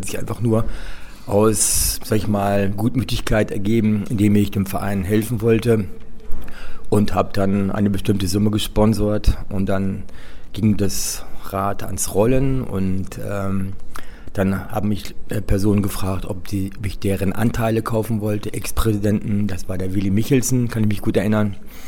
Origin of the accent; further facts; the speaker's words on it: Liebenau, Lower Saxony, Germany; now in Frankfurt, Germany; Ich bin in Liebenau an der Weser aufgewachsen.